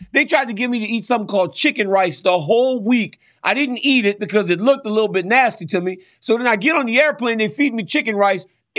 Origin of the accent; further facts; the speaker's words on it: Louisiana, United States; I'm from Louisiana. I'm a bit simple-minded.